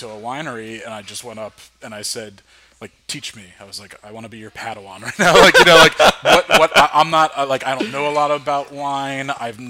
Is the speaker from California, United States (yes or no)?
no; New Jersey, United States; And I was just talking with the guy one time and said that I'm from Jersey.